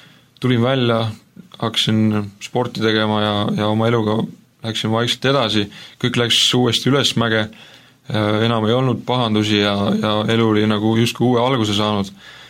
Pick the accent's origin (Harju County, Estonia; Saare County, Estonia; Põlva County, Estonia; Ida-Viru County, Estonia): Saare County, Estonia; Minu lapsepõlv möödus Saaremaal. Ja olen sündinud Saaremaal ja ma ema isa, emad ei olnud kristlased ja minu suguvõsas ei olnud peaaegu mitte kedagi, kes oleks usuga seotud.